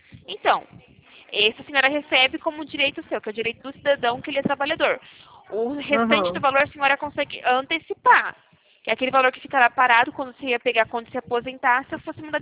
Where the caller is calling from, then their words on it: São Paulo, Brazil; Fala aqui de São Paulo.